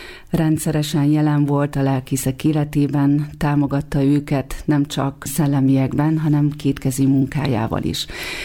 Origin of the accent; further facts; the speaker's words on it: Szabolcs-Veresmart, Szabolcs-Szatmár-Bereg, Hungary; also born or lived in Kisvárda; Kisvárdán születtem, és Kisvárdától nem messze, 10 kilométerre található Szabolcs-Veresmart, ami egy kis település, viszont egy olyan hely, ahol egy nagyon vidám, békés, nyugodt gyerekkort tölthet el az ember. Keresztény családban nőttem fel